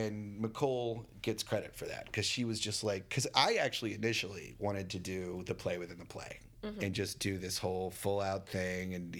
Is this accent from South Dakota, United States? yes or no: no; Dallas, Texas, United States; I grew up in Dallas.